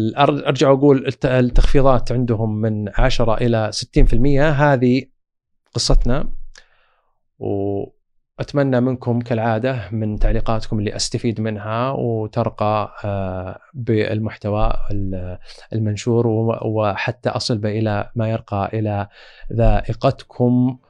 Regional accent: Saudi Arabia; بالإضافة إلى ما نراه الآن من عندنا في المملكة العربية السعودية

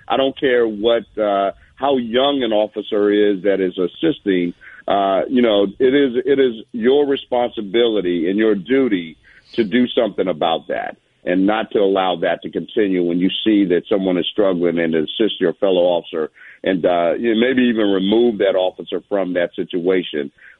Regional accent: the South, United States; I grew up in the South, but again, it doesn't really matter.

